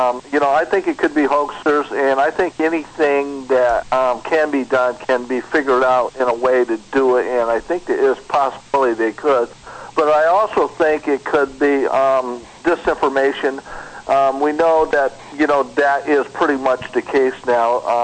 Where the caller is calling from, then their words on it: Phoenix, Arizona, United States; Hey, Kevin … calling from Phoenix.